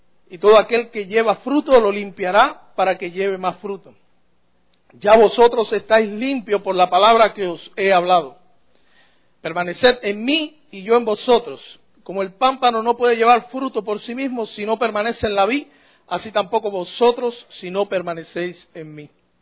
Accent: Cuba; de por sí los cubanos hablamos rápido. Dicen allá en mi tierra, los orientales hablamos cantando.

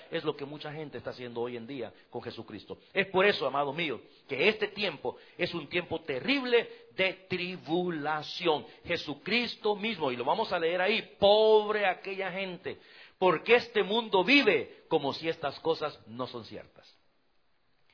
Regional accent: El Salvador; Por ejemplo, en mi país, tiembla todos los santos días. Es por eso que esa área se conoce como el Valle de las Hamacas, allá en El Salvador.

